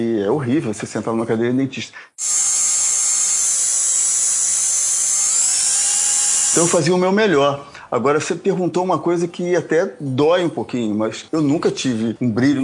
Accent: Rio de Janeiro, Brazil; Sou do Rio de Janeiro

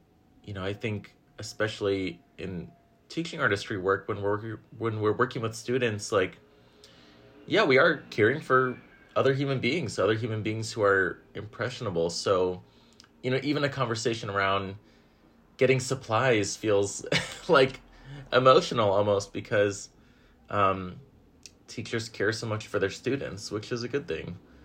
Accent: Berkeley, California, United States; I grew up in Berkeley. My parents were two hippie therapists who met at UC Santa Cruz in an intro to Marxism class.

